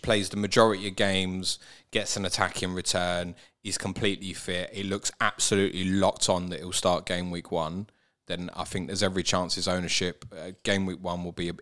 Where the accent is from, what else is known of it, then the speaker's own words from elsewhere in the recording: England, United Kingdom; You go for breakfast in the morning abroad as an English person.